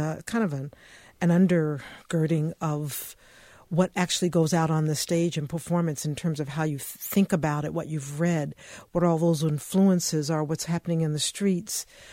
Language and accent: English; Kansas City, Missouri, United States; I did a keynote in Kansas City about my family and growing up in Kansas City, Missouri.